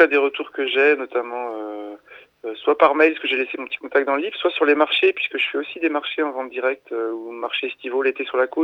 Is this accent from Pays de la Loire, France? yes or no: yes; Sablé-sur-Sarthe, Pays de la Loire, France; now in Nantes, France; moi je suis originaire à côté du Maine-et-Loire, à côté de Sablé-sur-Sarthe et je vis à Nantes.